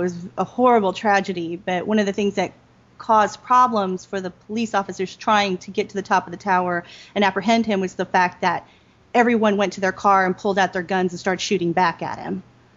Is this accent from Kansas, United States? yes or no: no; Texas, United States; But at the same time, I have to say, I'm from Texas. And learning to hold a gun and shoot a gun is not uncommon here.